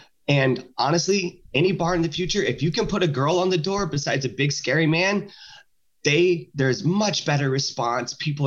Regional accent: the South, United States; because I grew up in the South.

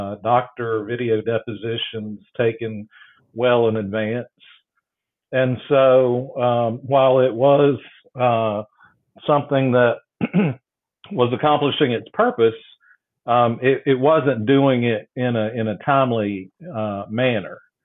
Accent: Asheville, North Carolina, United States; but I'm from Asheville, which is Buncombe County up in the mountains, for those of you that are familiar with the Biltmore House.

